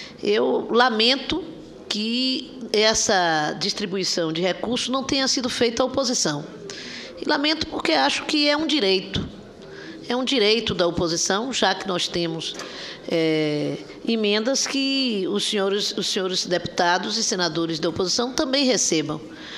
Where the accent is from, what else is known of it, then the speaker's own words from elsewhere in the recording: Bahia, Brazil; como baiano